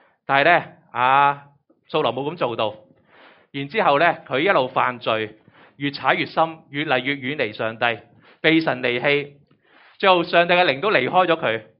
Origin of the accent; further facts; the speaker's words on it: Hong Kong; 今天我们香港人都同样面对着生命的起起跌跌